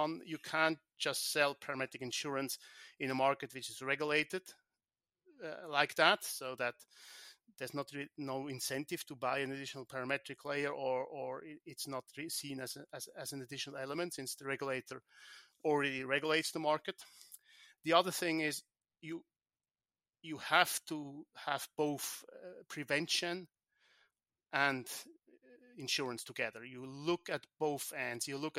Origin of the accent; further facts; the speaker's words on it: Switzerland; I was raised in Switzerland, and I'm Swiss.